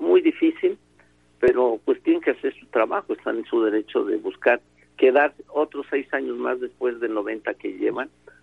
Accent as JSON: {"language": "Spanish", "town": "Texcoco", "region": "State of Mexico", "country": "Mexico", "tie": "born or raised there", "said": "de Texcoco, toda mi vida he estado en Texcoco."}